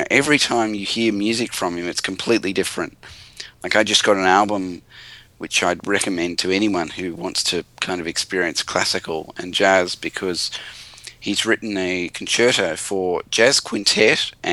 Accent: Australia; I'm from Australia, and what's the deal with international people?

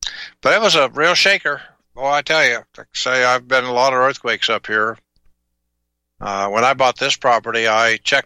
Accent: Kansas, United States; now in Alaska, United States; I grew up in Southeast Kansas in Tornado Alley, and you couldn't get me.

